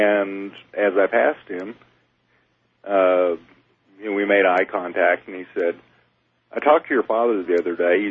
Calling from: Oklahoma, United States; I'm calling from Oklahoma, but I'm listening to a station out of San Antonio.

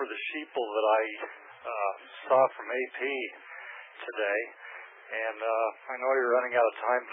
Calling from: Colorado, United States; I'm calling from Colorado.

